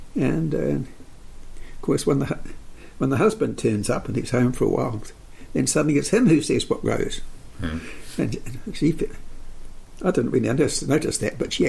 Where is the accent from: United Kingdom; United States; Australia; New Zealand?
New Zealand; Wellington; born there; I was born in Wellington in December 1938